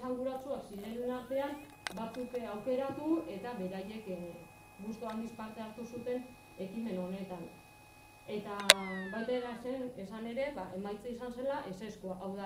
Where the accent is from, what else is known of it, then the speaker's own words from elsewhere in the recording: Atxondo, Basque Country, Spain; Baina horrek ez du esan nahi, 1500 biztanleok, Atxondoko 1500 biztanleok, proiektuaren kontra gaudenik.